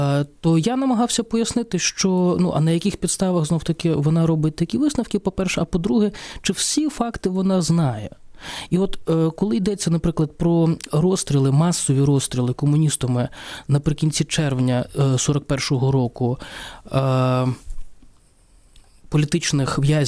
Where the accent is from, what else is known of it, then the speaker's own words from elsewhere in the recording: Kharkiv, Kharkiv Oblast, Ukraine; born there; Я народився у Харкові